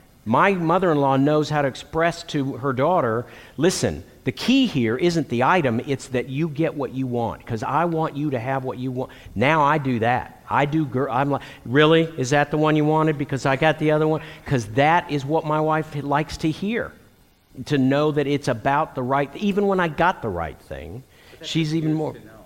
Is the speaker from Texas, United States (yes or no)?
yes; Texas, United States; I'm from Texas